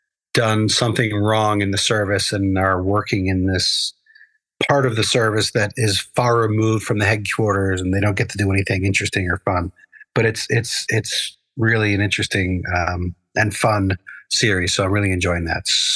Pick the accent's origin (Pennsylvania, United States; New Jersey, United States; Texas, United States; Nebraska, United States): New Jersey, United States; Yes, number one, I have to because I grew up in New Jersey.